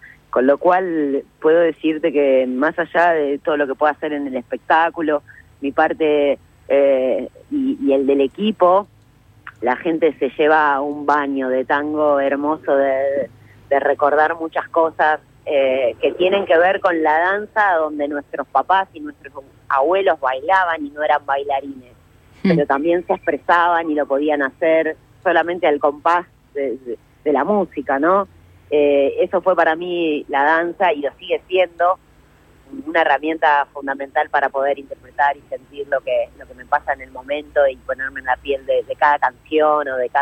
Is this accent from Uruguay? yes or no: yes; Uruguay; para mí, que soy también uruguaya, no es fácil